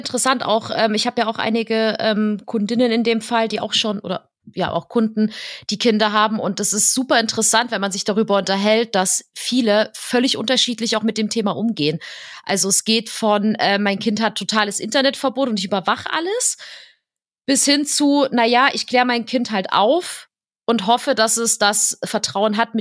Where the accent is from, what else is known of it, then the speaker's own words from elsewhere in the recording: Dresden, Saxony, Germany; ja, ich komme aus Dresden.